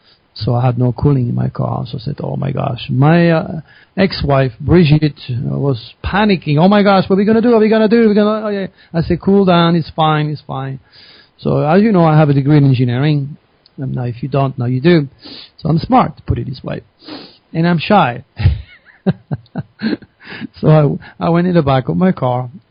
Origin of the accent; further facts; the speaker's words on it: France; English is a second language; now in United States; And then he goes, where are you from? Because you recognize my accent. And I said, well, I'm from France.